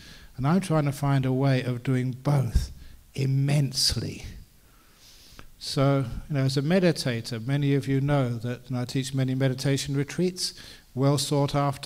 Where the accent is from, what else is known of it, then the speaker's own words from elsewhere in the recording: Australia; I said, I come from Australia.